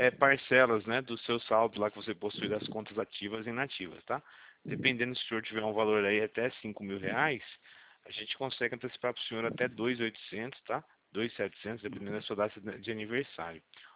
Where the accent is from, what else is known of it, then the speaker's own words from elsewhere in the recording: Campinas, São Paulo, Brazil; sou de Campinas